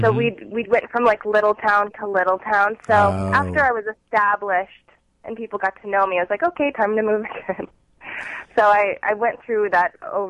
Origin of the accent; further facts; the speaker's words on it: Oregon, United States; Well, me, I grew up in a small town in Oregon